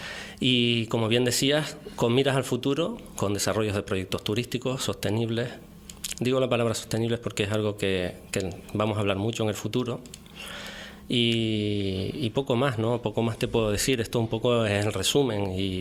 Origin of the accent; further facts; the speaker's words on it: Puerto de la Cruz, Canary Islands, Spain; born there; un chico como yo, del norte de la isla, nací en el Puerto de la Cruz